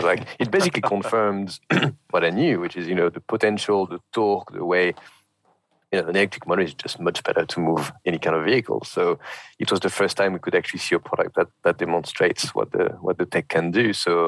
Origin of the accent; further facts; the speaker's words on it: Paris, Île-de-France, France; now in United Kingdom; I was born in Paris, grew up in Paris, moved to the UK about 15 years ago.